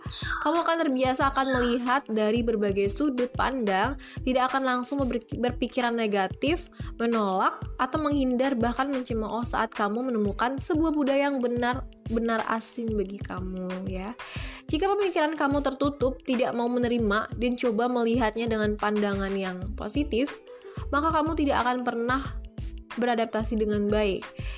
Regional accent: Padang, West Sumatra, Indonesia; soalnya aku pakai aku kamu. Dari Padang itu udah biasa.

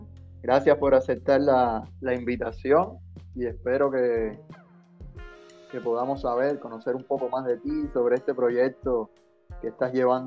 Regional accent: Havana, Cuba; born there; yo nací en Centro Habana y también entrené en el pontón.

